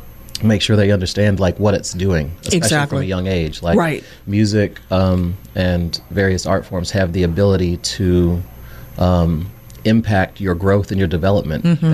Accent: New York, United States; we're from New York, she was always chasing these, like, the latest DJ tracks and the hottest stuff.

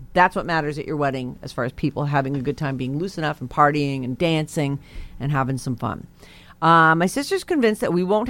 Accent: California, United States; now in Los Angeles, United States; I'm from the Bay Area. Yes, we now live in LA, and my family is scattered up and down the West Coast

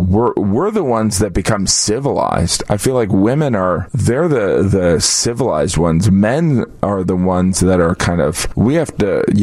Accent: Indiana, United States; I grew up in Northwest Indiana.

